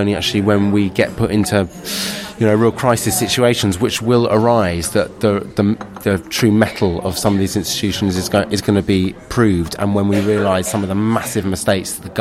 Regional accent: London, United Kingdom; I grew up in London in this kind of, you know, malaise melting pot of everything and anything, but I don't come from Britain. I'm an Eastern European Jew who's kind of arrived in this country with my own culture

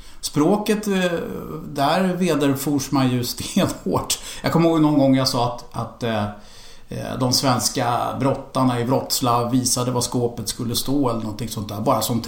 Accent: Stockholm, Stockholm County, Sweden; för jag är stockholmare så att jag pratar så här.

